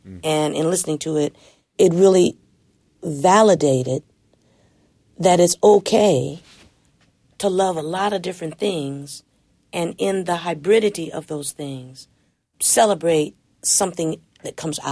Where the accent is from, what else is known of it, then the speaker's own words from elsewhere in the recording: Los Angeles, California, United States; See, Sly was out here, and I'm from Los Angeles